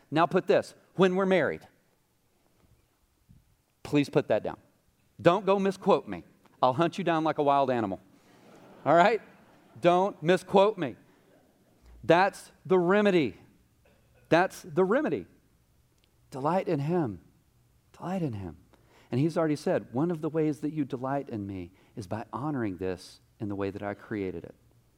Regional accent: Mineola, Texas, United States; when I was growing up in Mineola, Texas

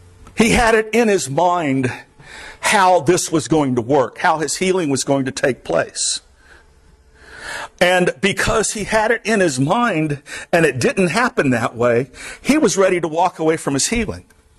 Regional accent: Florida, United States; now in Vermont, United States; I am from the Everglades. I am from the swamps. I talked to my family about how, oh, it's not bad up here. I mean, we hit 20 below a couple of years ago.

